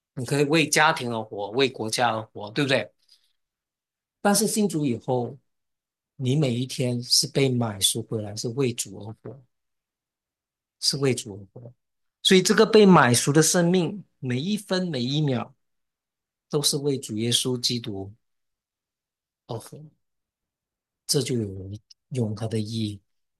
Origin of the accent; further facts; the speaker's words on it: China; 这个爱惜光阴不是我们中国人所说的在地上爱惜光阴